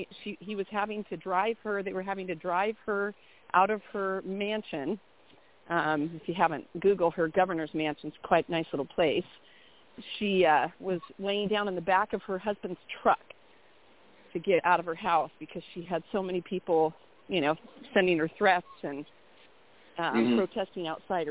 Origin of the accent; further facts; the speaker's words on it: Oregon, United States; now in Salem, United States; I'm originally from Southern Oregon, so down near the California border. And we relocated a week before the pandemic to Salem.